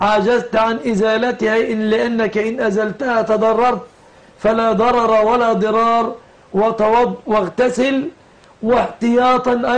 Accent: Egypt; وأسأل الله أن يحفظ بلادنا مصر آمنة مطمئنة

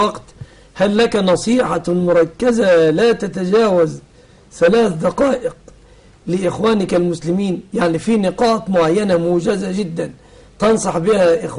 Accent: Egypt; أن يحفظ بلادنا مصر

